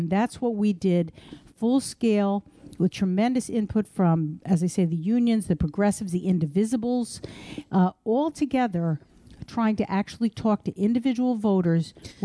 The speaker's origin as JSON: {"language": "English", "town": "Yonkers", "region": "New York", "country": "United States", "tie": "born or raised there", "said": "I grew up in Yonkers. I lived in White Plains, which is part of the district, for 18 years."}